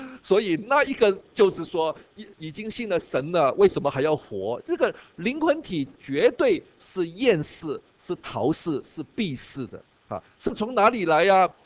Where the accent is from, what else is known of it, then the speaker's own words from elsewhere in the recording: Hong Kong; 我们在香港长大，就是最大的特点就是没有文化的